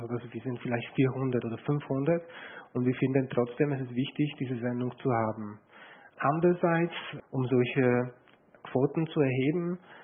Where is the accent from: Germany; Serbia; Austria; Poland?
Poland; Also ich komme ursprünglich aus Polen, bin ich nach Polen zurückgekommen